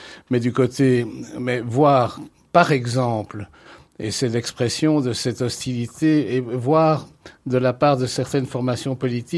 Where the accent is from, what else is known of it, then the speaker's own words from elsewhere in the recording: Belgium; nous sommes évidemment, en premier lieu, nous sommes belges